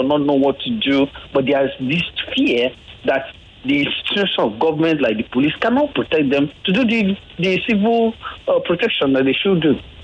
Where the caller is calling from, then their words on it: Ajah, Lagos, Nigeria; I'm calling from Aja.